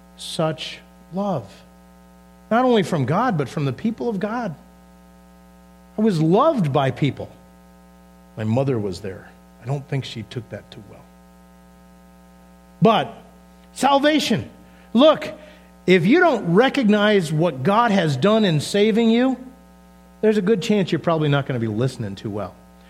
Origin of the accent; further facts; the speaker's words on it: Massachusetts, United States; now in St. Louis, United States; Because I grew up driving in New England. Okay, Massachusetts, Mass Pike.